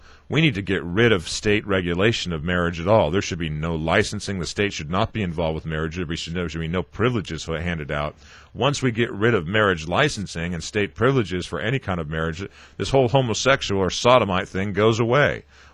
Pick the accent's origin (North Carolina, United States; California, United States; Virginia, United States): North Carolina, United States; The problem exists in my home state of North Carolina as well